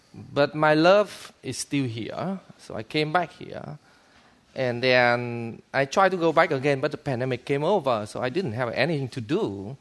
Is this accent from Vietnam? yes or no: yes; Vietnam; English is a second language; moved away; still thinking about my hometown, still thinking about how to come back to Vietnam because I love it.